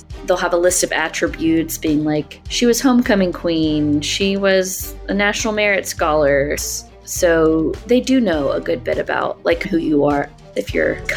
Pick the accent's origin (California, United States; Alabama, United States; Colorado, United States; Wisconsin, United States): Alabama, United States; So I am from Alabama and went to University of Alabama from 2010 to 2014.